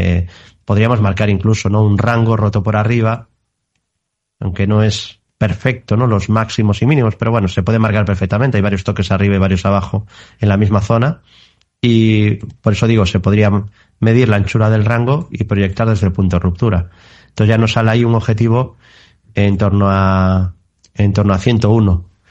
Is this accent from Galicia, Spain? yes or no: yes; A Coruña, Galicia, Spain; Y yo, siendo coruñés, pues tardé mucho en ser inversor